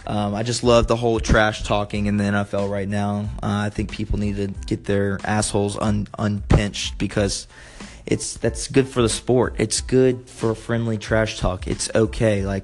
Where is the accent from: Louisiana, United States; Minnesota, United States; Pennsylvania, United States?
Louisiana, United States; So I'm from South Louisiana, not used to really the cold weather, but I adapted.